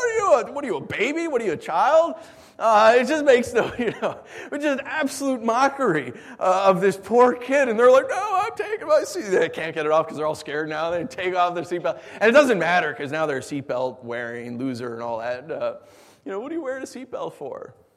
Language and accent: English; New York, United States; When I was a kid and growing up in New York, we didn't have seatbelts on buses.